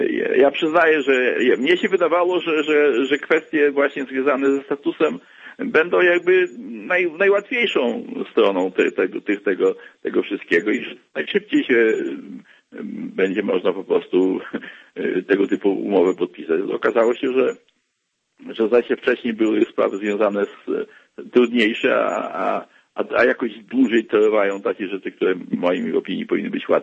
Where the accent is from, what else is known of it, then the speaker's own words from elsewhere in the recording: Legnica, Lower Silesian Voivodeship, Poland; Ja się wychowałem w Legnicy, mieszkałem gdzieś w Legnicy, tam były wojska sowieckie